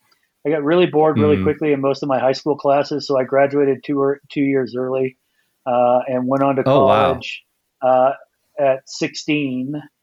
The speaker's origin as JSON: {"language": "English", "region": "California", "country": "United States", "tie": "born or raised there", "said": "Well, I was born and raised in the Napa Valley."}